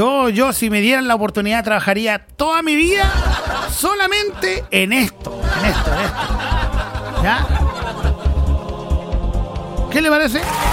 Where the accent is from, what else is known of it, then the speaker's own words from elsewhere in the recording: Chile; Yo nunca trabajé en eso en mi vida, güey. Como buen chileno, ¿no?